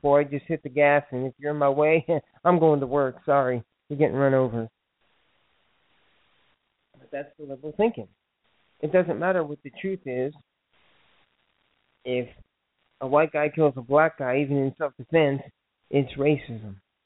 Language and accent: English; Germany; You know, I'm not an American, but I'm from Germany.